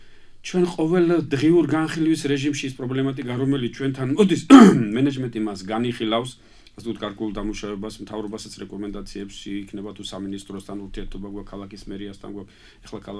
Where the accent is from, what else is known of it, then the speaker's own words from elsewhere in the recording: Batumi, Adjara, Georgia; ჩვენ ბათუმელები ვართ და ჩვენ გვაქვს მასთან ისე კომუნიკაციაც